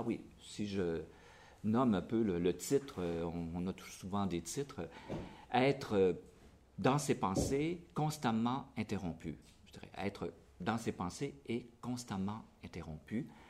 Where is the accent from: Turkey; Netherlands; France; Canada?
Canada; mais chez nous, au Canada, c'est catastrophique